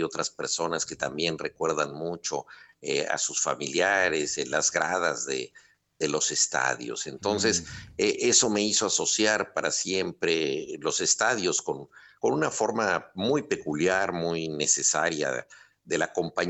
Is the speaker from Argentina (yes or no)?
no; Mexico; los mexicanos tenemos que ofrendarnos en un sacrificio para que los argentinos puedan seguir adelante con su gloria.